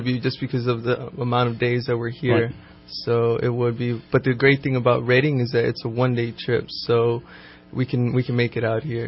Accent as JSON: {"language": "English", "region": "Texas", "country": "United States", "said": "I am originally from South Texas, around South Padre Island area. And I've been stationed in Southern California for the past 8 years."}